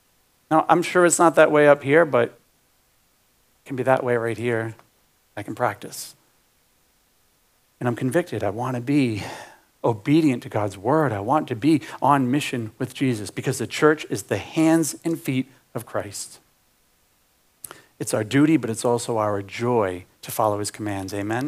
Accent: Cape Cod, Massachusetts, United States; I'm from Cape Cod, so I'm still from Massachusetts. Not like I'm an out of stater here.

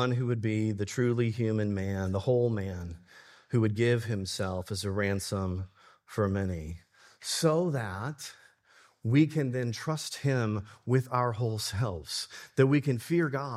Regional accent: Alabama, United States; I'm from Alabama, so I know what NASCAR is.

